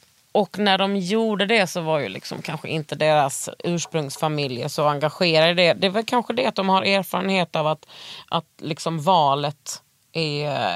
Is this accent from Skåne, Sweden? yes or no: yes; Skåne, Sweden; skåning. Är jag, förlåt.